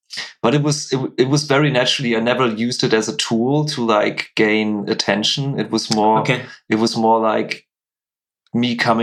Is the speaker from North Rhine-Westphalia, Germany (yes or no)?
yes; Cologne, North Rhine-Westphalia, Germany; English is a second language; Let's say the Cologne, okay, where I was from, like this area.